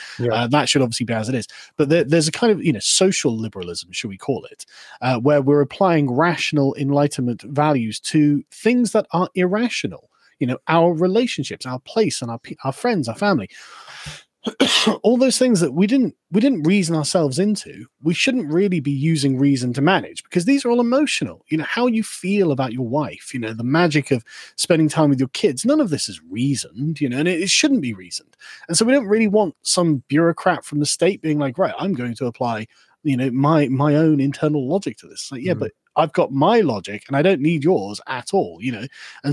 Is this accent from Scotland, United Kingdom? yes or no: no; Aldershot, South East England, United Kingdom; born there; also born or lived in Ipswich / Germany / Huntingdon; You know, I was born in Aldershot, my sister was born in Ipswich, then we moved to Germany, then we moved back to Huntingdon, I think it was.